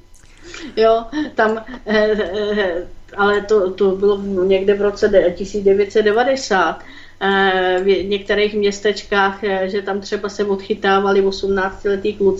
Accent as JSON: {"language": "Czech", "region": "Prague", "country": "Czechia", "said": "ne, já jsem z Prahy"}